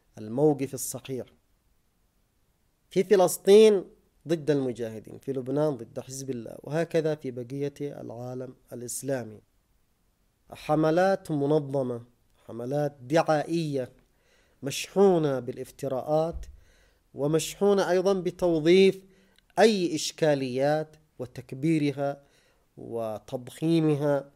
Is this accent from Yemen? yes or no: yes; Yemen; وهذا ما حصل عندنا في اليمن عندما اتجه شعبنا على هذا الأساس